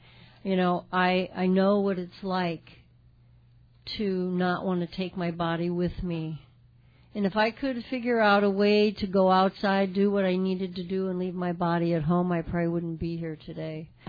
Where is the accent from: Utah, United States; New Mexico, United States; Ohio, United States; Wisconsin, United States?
New Mexico, United States; Glenwood; I'm from Glenwood, New Mexico.